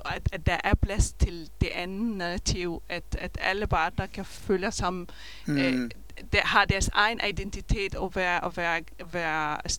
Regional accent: Israel; Danish is a second language; now in Denmark; I det verden, jeg kommer fra Israel

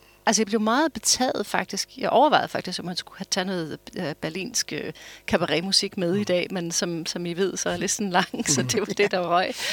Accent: United States; Danish is a second language; also born or lived in Austria / Germany; now in Denmark; Men jeg er født og vokset op i USA.

